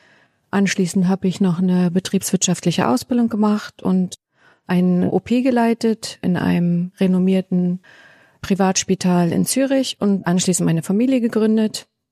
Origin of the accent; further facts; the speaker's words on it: Northern Germany, Germany; now in Switzerland; Ich bin seit 1994 in der Schweiz, mittlerweile eingebürgert, länger hier zu Hause als in Norddeutschland, meine Heimat.